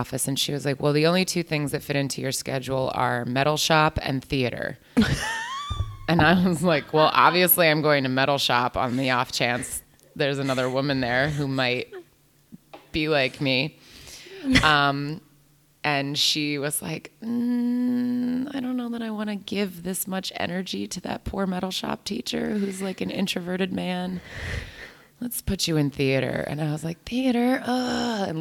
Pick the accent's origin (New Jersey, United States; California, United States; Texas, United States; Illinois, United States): New Jersey, United States; I realized I didn't do that. … I'm an actor. I'm from New Jersey.